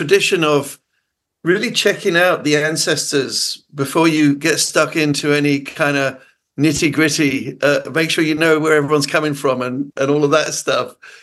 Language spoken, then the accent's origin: English; New Zealand; born there; also born or lived in England; I was born in New Zealand, but I spent 58 years in England. I only came back here for my grandson about 3 years ago.